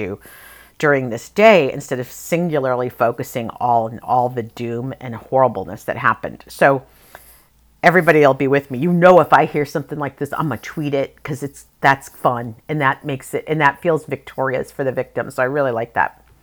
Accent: Santa Cruz, California, United States; I'm from Santa Cruz. I believe in spirit.

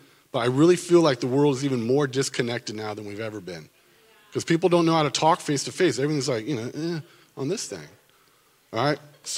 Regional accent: San Diego, California, United States; I live in San, born and raised in San Diego. I love it here

